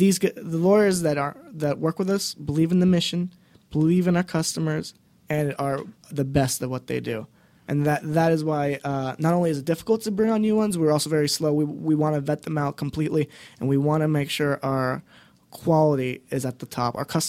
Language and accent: English; Boston, Massachusetts, United States; So I'm personally from Boston